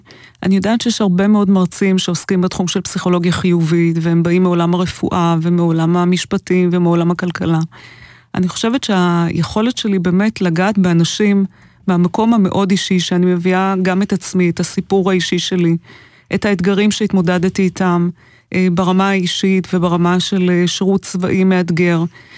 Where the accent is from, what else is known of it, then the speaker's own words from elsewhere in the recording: Bnei Brak, Tel Aviv District, Israel; born there; אני נולדתי בשכונה בשם פרדס כץ, בבני ברק, לזוג הורים שהם עלו לארץ מעיראק.